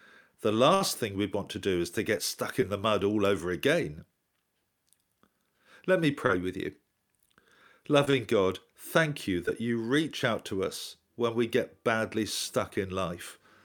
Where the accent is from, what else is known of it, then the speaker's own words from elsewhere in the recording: Westcliff-on-Sea, East of England, United Kingdom; I was born and brought up in Westcliff-on-Sea in Essex, which is on the Thames estuary.